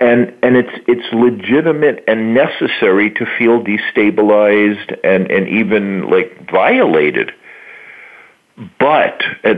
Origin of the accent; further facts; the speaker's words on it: Long Island, New York, United States; I grew up in Long Island, and I lived out here when the World Trade Center attacks happened.